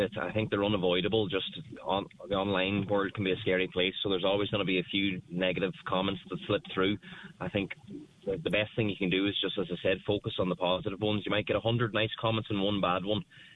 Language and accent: English; Ulster, Ireland; I'm proud of the fact that I was from Donegal and I love showcasing it